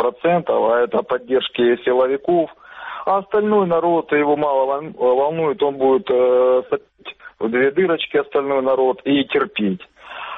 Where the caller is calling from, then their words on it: Kramatorsk, Donetsk Oblast, Ukraine; Краматорск.